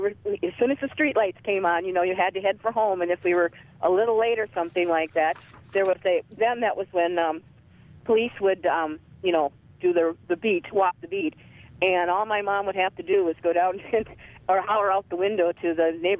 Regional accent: La Crosse, Wisconsin, United States; we grew up in La Crosse, but we grew up downtown. My father had a business, and we had an apartment above the business

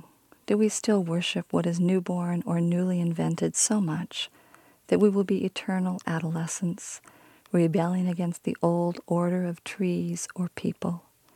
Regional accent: Oregon, United States; I was raised the in the Pacific Northwest in Oregon, between the border of Oregon and California in the Plumas National Forest.

